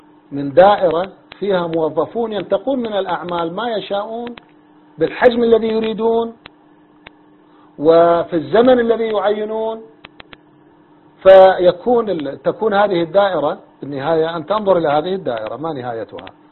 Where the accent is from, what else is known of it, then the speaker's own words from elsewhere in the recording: Iraq; أنا سني عراقي